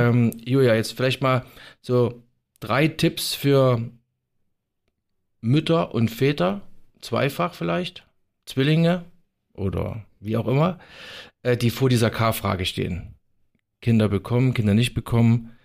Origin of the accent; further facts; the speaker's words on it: East Germany, Germany; born there; Ich bin ja in der DDR geboren, wie viele wissen